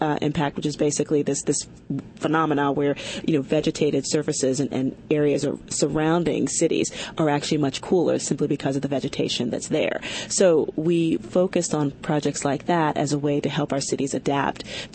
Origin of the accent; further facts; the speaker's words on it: New York City, New York, United States; it's my hometown, the South Bronx in New York City. And so I grew up when it was, you know, the infamous burning Bronx